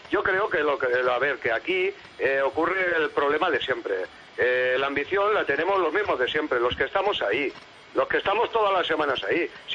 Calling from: Santa Coloma de Gramenet, Catalonia, Spain; Soy de Santa Coloma de Gramenet.

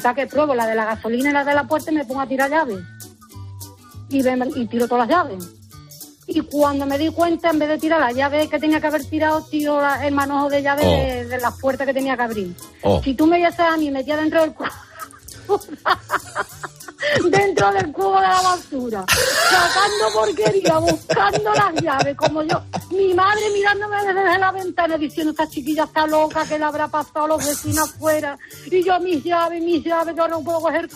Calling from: Huelva, Andalusia, Spain; Mira, soy de Huelva.

